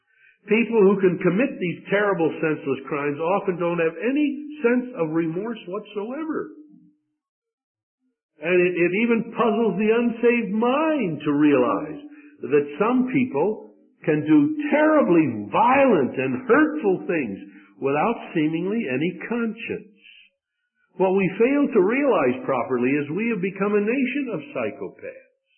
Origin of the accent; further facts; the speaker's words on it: Midwest, United States; Now I confess that I'm a landlubber. I grew up in the Midwest, so far from the oceans that I'm not fully sure that I have any perspective of the tragedy and the disaster of shipwreck.